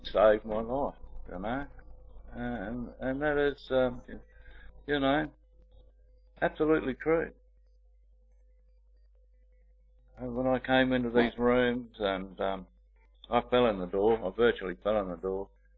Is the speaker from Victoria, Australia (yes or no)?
no; Sydney, New South Wales, Australia; born there; I was born in July 1947. I was born in Sydney to parents Yvonne and my father Don.